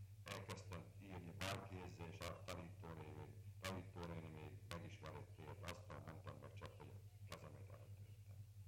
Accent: Sókszalőce, Hungary; Sókszalőcén születtem én is, még annak idején csak Sóknak hívta akkor.

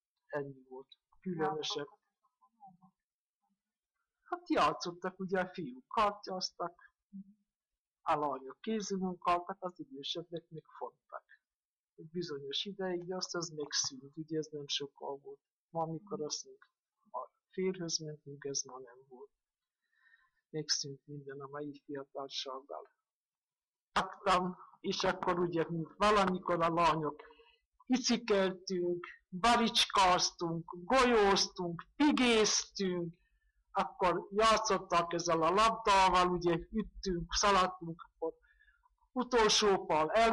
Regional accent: Korlát, Borsod-Abaúj-Zemplén, Hungary; born there; 1916-ban születtem, április 6-án, Korláton.

